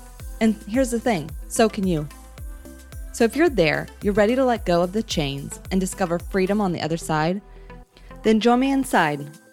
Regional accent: Indianapolis, Indiana, United States; These past few weeks, I've been traveling around the city, and I'm from Indianapolis.

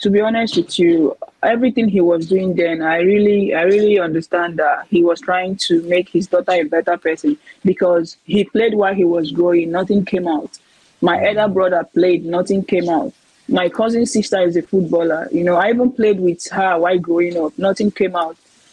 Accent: Nigeria; Yeah, I think these two are the most difficult challenges I really, really faced, you know, why growing up in Nigeria.

